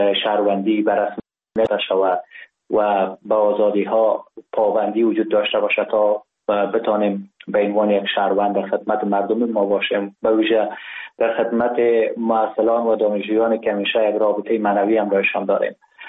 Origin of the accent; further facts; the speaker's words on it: Ghazni, Afghanistan; also born or lived in Kabul; مزاده شهر ولایت غزنی هستم. در شهر غزنی به دنیا آمدیم، دوره کودکی خود را در غزنی و کابل سپری کردیم، دوره مکتب را قسمت تا صنف 4 و 5 در کابل پشت سر نهادیم و بعدا در غزنی رفتیم